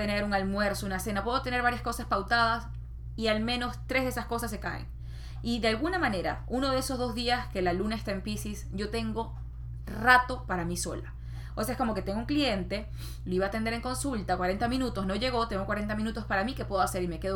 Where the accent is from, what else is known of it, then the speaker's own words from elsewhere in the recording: Venezuela; yo soy venezolana, ese es mi país, eso tiene que ver con la luna, porque es the homeland, es como la tierra madre que me vio nacer.